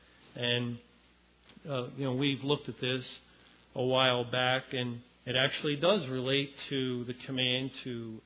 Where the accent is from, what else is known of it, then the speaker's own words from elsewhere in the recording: Philadelphia, Pennsylvania, United States; I grew up in Philadelphia. What do I know about plagues of locusts?